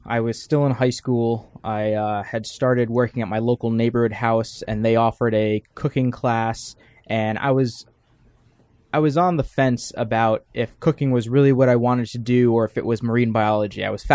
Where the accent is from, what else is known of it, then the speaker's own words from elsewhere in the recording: New York City, New York, United States; growing up in the Bronx, both grandmothers lived in the house, and so we had a lot of influence from them, from Puerto Rican cuisine to Southern cuisine.